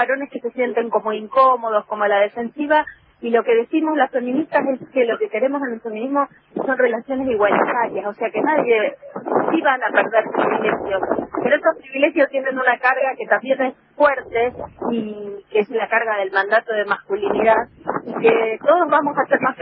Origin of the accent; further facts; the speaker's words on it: Rosario, Santa Fe, Argentina; Sí, soy muy rosarina y amo esta ciudad porque es hermosa.